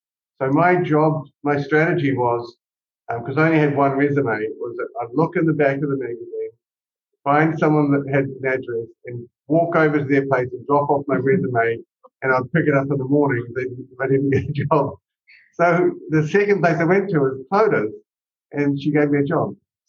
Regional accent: New Zealand; So I grew up in New Zealand, and I think I was making something in the driveway

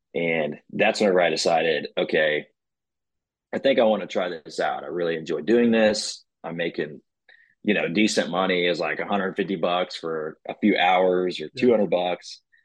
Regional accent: Weatherford, Texas, United States; So I grew up in Weatherford, Texas, and was pretty exposed to, you know, classic country and all sorts of, you know, all eras, I would say.

